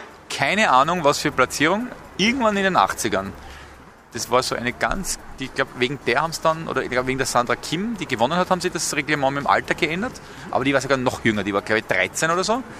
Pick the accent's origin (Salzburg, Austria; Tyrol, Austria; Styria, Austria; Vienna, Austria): Tyrol, Austria; als Tiroler